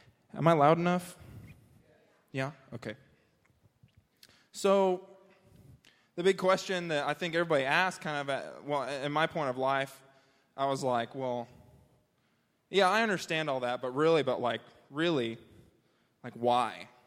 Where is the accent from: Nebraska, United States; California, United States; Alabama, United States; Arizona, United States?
Nebraska, United States; I am from Nebraska.